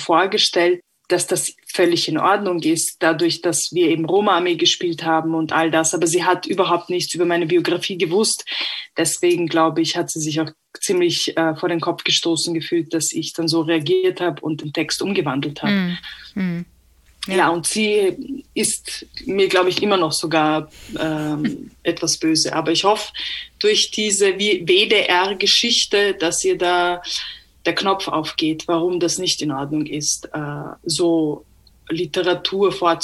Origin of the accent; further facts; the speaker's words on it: Vienna, Austria; ich bin Wienerin, ich bin Serbin und ich bin Romni. Also ich bin alles, ja.